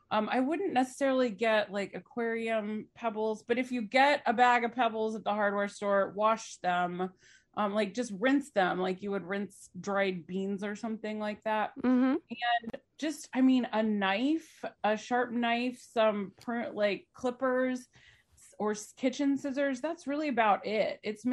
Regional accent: Indiana, United States; I grew up in the Midwest, by the way, I grew up in Indiana

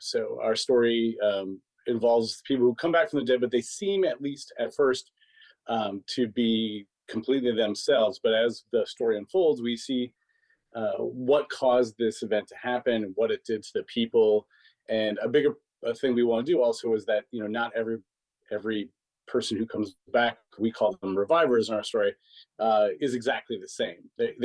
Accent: Wausau, Wisconsin, United States; And I grew up in the Wausau area. I still go back there for holidays and stuff. I have family there.

